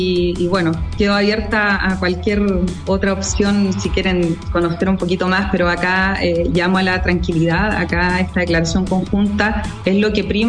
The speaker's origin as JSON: {"language": "Spanish", "country": "Chile", "said": "una postura clara de nosotros como chilenos"}